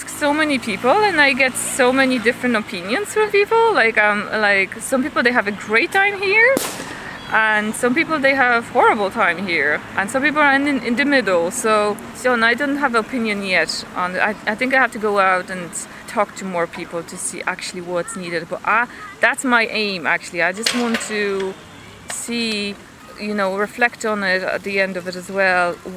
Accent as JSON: {"language": "English", "country": "Poland", "said": "I'm from Poland, but I came to Budapest more or less a week ago"}